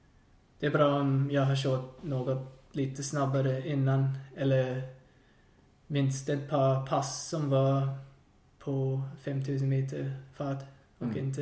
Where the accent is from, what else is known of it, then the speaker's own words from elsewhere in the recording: New Zealand; now in Sweden; Det är svårt att bo så långt från min hemstad, eller hemland.